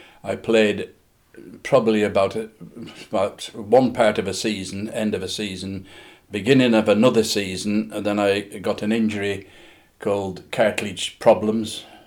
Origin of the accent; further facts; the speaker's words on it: High Newton, North West England, United Kingdom; also born or lived in Backbarrow; I was born in Backbarrow, and I left there when I was roughly about 3 years old. And I came to live at High Newton when they were then, in about 1935, 36